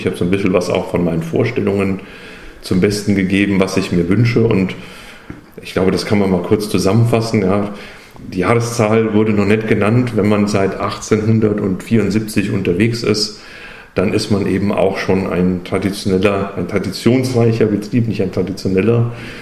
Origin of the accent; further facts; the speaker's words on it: Bamberg, Bavaria, Germany; born there; ganz ursprünglich komme ich aus der schönen Domstadt Bamberg. Also auf jeden Fall wurde ich dort geboren. Aufgewachsen bin ich in einem kleinen Ort knapp daneben. Meine Großeltern hatten da einen landwirtschaftlichen Betrieb